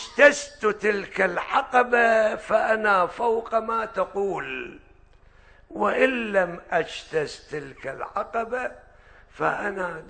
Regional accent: Iraq; هذا مثل عندنا بالعراق

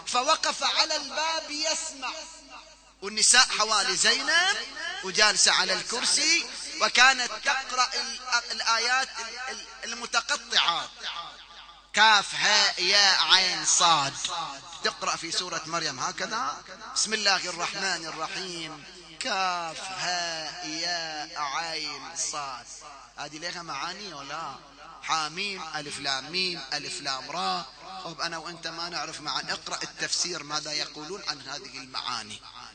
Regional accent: Qatif, Eastern Province, Saudi Arabia; هذه القصة حصلت عندنا في القطيف

